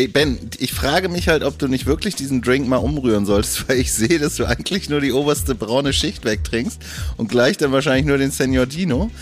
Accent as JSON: {"language": "German", "region": "eastern Germany", "country": "Germany", "said": "Ich komme aus dem Osten, Alter."}